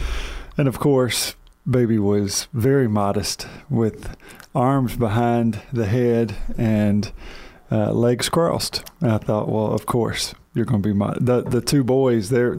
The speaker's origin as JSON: {"language": "English", "region": "Alabama", "country": "United States", "said": "Well, you know, I'm from Alabama. Everything that's fried is healthy."}